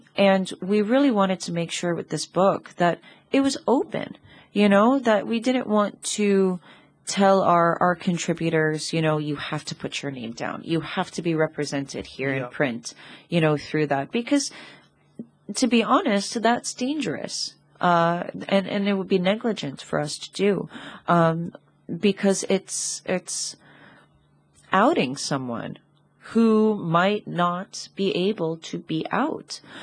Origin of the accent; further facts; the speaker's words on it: New York, United States; now in Gozo, Malta; I grew up in New York. I came out in New York. I explored my sexuality, my gender in New York. And when I moved here to Gozo in 2020